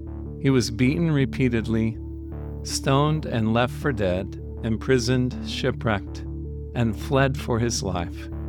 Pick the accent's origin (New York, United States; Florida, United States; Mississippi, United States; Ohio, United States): Florida, United States; I grew up in Central Florida, working in my family's orange grove business.